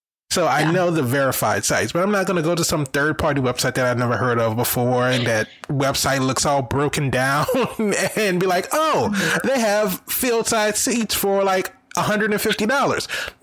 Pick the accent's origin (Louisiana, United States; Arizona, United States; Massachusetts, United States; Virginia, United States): Louisiana, United States; New Orleans; because I am a very big fan of my hometown football team, the New Orleans Saints.